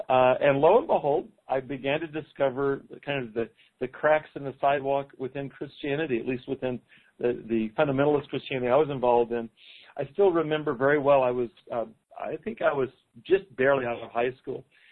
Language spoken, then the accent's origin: English; Fort Worth, Texas, United States; So I grew up in Fort Worth, Texas, back in the 50s and 60s